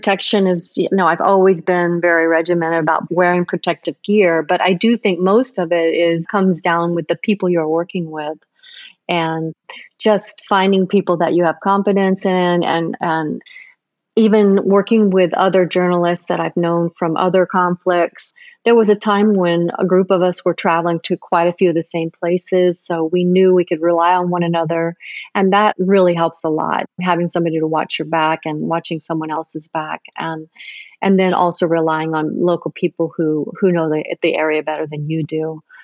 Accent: United States; I also have a very clear understanding of what my role is, especially being an American photojournalist.

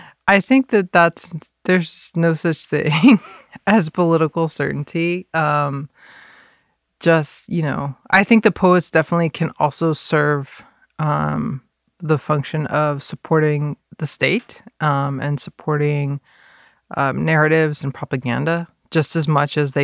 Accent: Texas, United States; You know, so where I grew up in the Panhandle, it's very rural. It's very isolated in a lot of ways to the outside.

